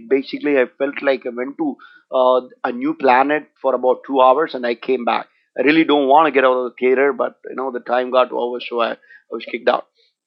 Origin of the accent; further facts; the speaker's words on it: India; Basically, I'm from India, so what happens is that we know the meaning of avatar.